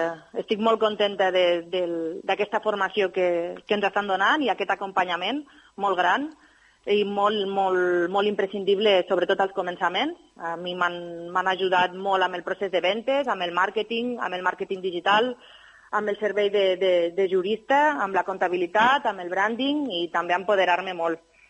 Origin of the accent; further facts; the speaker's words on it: Lleida, Catalonia, Spain; now in Tarragona, Spain; jo vaig decidir vindre aquí a Tarragona, jo soc de Lleida